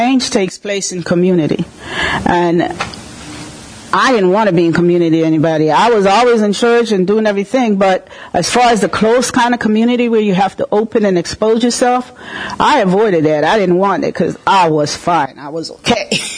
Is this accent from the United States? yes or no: yes; Philadelphia, Pennsylvania, United States; Because I'm from Philadelphia. I lived in Philadelphia 30, 40 something years.